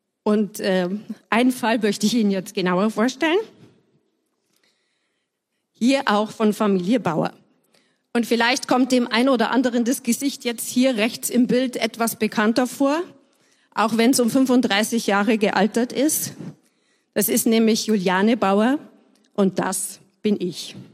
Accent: Bavaria, Germany; Ich bin dann in Bayern aufgewachsen und zur Schule gegangen

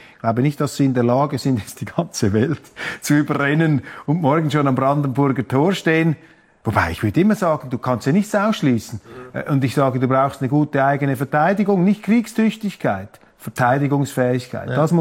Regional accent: Switzerland; wir auch bei uns in der Schweiz.

